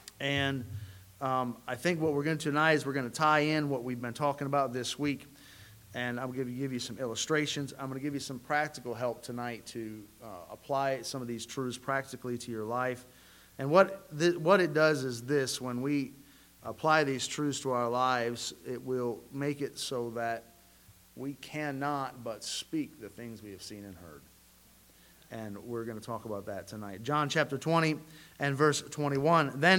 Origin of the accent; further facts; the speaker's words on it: the North, United States; I know I'm from the North, and so I know in the North generally we aren't quite like the South.